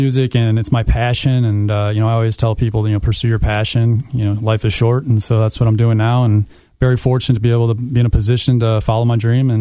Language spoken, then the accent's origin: English; Plainfield, Illinois, United States; I'm from Plainfield, Illinois, about 3.5 hours towards the Chicagoland area.